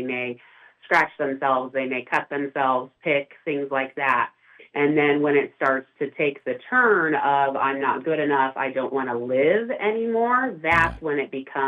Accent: Knoxville, Tennessee, United States; No, I'm actually from the Knoxville area. I graduated from Knoxville.

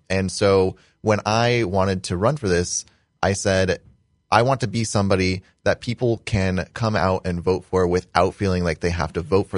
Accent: Bushnell, Illinois, United States; Yeah, so I'm from Bushnell. I started preschool in Bushnell, graduated high school in Bushnell, and so I've grown up pretty much my whole life around the area.

